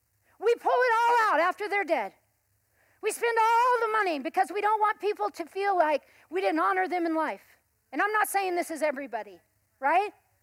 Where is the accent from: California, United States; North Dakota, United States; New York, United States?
California, United States; Modesto; I was the poorest girl in town, pretty much. I grew up in South Modesto.